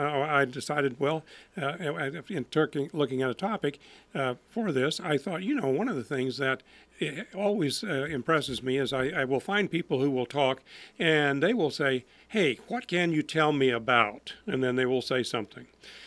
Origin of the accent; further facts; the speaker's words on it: Effingham, Illinois, United States; But when I was growing up in Effingham, I remember that we had some relatives who lived on the north side of Effingham out in the country.